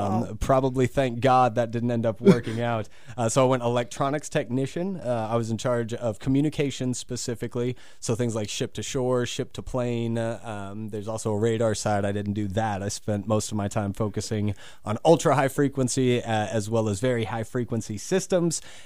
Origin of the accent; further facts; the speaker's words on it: Branson, Missouri, United States; born and raised in Branson, 12 years senior from graduate from Branson High School. Like, this is what I knew. These are the people that I knew. I know where everything is. I'm very comfortable and very at home here.